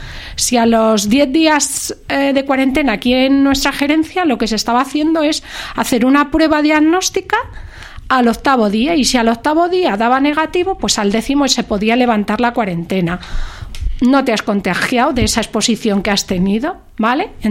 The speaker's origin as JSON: {"language": "Spanish", "country": "Spain", "said": "somos los españoles unas personas tan sociables, que nos queremos reunir, que nos queremos ir de fiesta"}